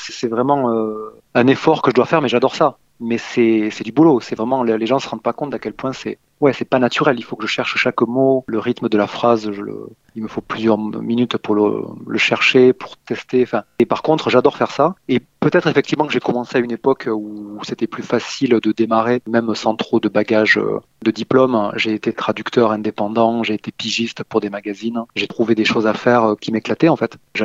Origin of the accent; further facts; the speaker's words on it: Saint-Geniez-d'Olt, Occitanie, France; Saint-Geniez-d'Olt, ouais, c'est là où j'ai grandi. Il y a longtemps, c'était il y a 40 ans maintenant que j'étais ado.